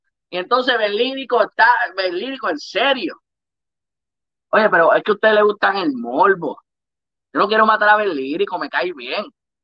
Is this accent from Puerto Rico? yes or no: yes; Bayamón, Puerto Rico; Yo estuve en el video, aunque yo soy de Bayamón, pero pues, de Bayamón estamos en todos lados.